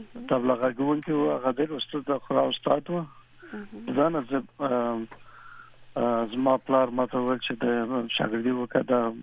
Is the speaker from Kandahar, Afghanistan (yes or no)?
no; Kabul, Afghanistan; also born or lived in Kunduz / Nangarhar; مونږ خو د مرنه ژبم پښتو ده او مونږ کندهاري یو مګر په کابل کې لوی شوی یو کله په کندوز کې په کابل کې په ننګرهار کې